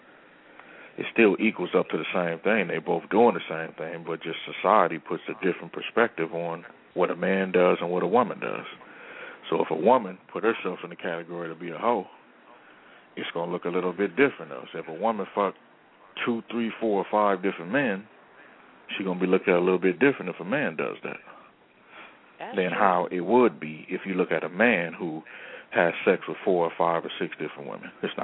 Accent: West Coast, United States; I don't even use that terminology because I'm from the West, so that's a New York terminology

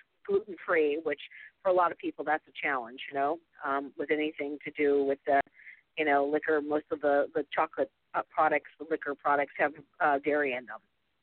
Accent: Minnesota, United States; now in San Diego, United States; Well, I grew up in the Midwest, and after experiencing 60 below weather, I migrated to the beautiful city of San Diego, and have been in San Diego for the last 20 years.

